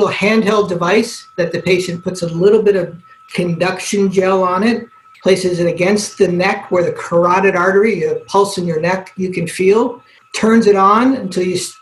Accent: Hawaii, United States; you know, I grew up in Hawaii, and I was Asian medicine was part of the culture there when I grew up.

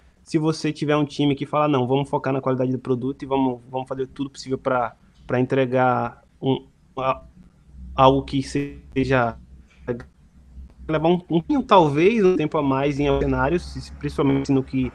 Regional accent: Salvador, Bahia, Brazil; eu vim de uma favela de Salvador, né? Eu nasci lá num bairro chamado Mata Escura

